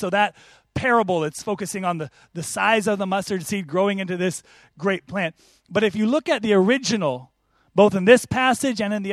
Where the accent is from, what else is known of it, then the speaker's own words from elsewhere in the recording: Oregon, United States; moved away; I'm originally from the United States, from the state of Oregon, and we have what we call the Willamette Valley there